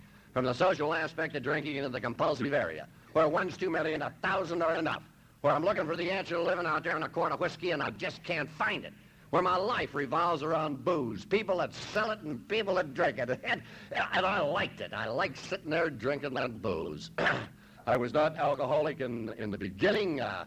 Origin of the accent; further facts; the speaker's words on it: Los Angeles, California, United States; the fact I'm born and raised in L.A., and anybody born and raised in East L.A., he's got to be hacked up one way or another